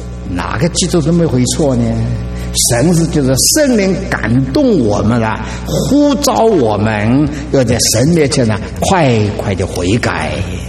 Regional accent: China; 我们中国人说好了，打 在儿女身上啊，疼在父母心里头了。

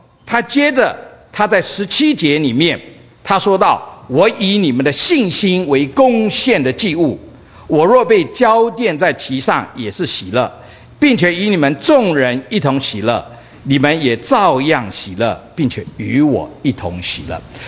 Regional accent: China; 可是常常我们中国人不知道为什么

